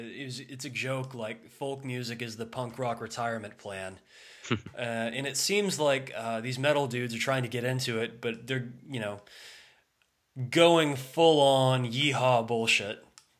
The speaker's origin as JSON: {"language": "English", "country": "United Kingdom", "said": "I'm a British guy pretending to be, you know, South Alabama trash, but whatever."}